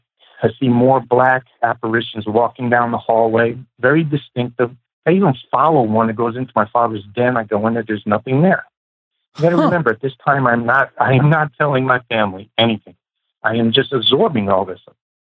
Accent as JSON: {"language": "English", "town": "New York City", "region": "New York", "country": "United States", "tie": "born or raised there", "said": "Basically, born and raised in New York City."}